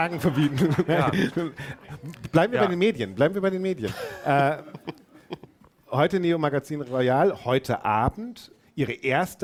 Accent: Bremen, Germany; Ich bin in Huckelriede zur Schule gegangen

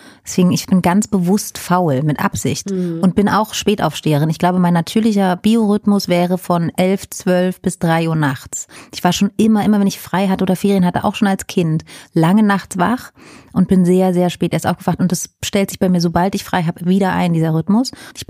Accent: Berlin, Germany; Ich bin ja aus dem Osten und da gab es die Markthalle am Alexanderplatz.

